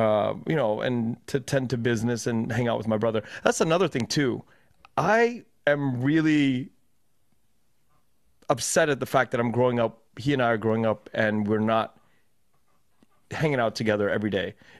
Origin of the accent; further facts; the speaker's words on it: United States; and I'm proud of being American.